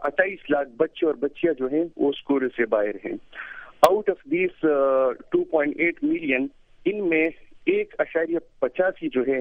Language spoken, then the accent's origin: Urdu; Khyber Pakhtunkhwa, Pakistan; اور پھر میرا تعلق چونکہ خیبر پختونخوا سے ہے